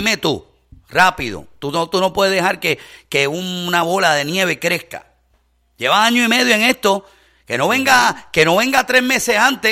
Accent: Puerto Rico; Puertorriqueño. No sé si se me nota por el acento. Soy puertorriqueño, senador

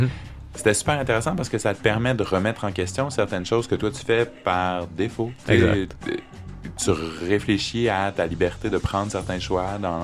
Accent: Quebec City, Quebec, Canada; Je suis originaire de la ville de Québec.

